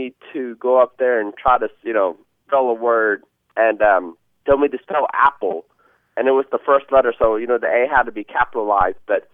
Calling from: Green Bay, Wisconsin, United States; English is a second language; I'm calling from Green Bay, Wisconsin.

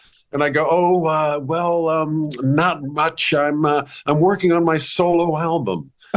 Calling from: Los Angeles, California, United States; I am logging in from Los Angeles, California, where the sun is not shining today.

